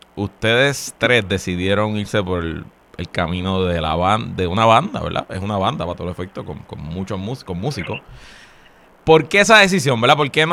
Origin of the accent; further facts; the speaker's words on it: Puerto Rico; Siempre ha habido sargazo en nuestras playas, somos un país caribeño